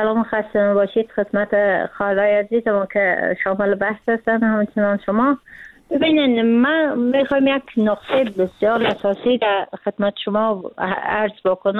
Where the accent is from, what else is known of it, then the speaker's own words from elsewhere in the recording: Afghanistan; به عنوان یک افغان